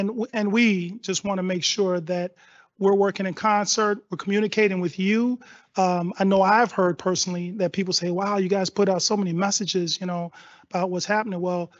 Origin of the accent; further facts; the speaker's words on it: Chicago, Illinois, United States; moved away as an adult; I came here in 88. I'm from Chicago.